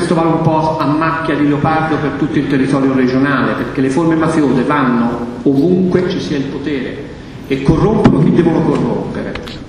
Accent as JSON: {"language": "Italian", "town": "Catania", "region": "Sicily", "country": "Italy", "accent": "Tuscan", "lives_now": "Florence, Italy", "said": "benché il mio accento sia toscano, io sono di Catania originario, anche se vivo a Firenze"}